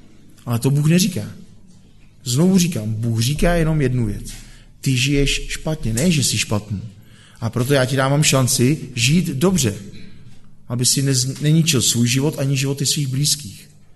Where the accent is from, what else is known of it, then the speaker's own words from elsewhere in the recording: Plzeň, Plzeň Region, Czechia; oni se přestěhovali tam odtud, kde jsem vyrůstal v Plzni, protože já jsem původně z Plzně.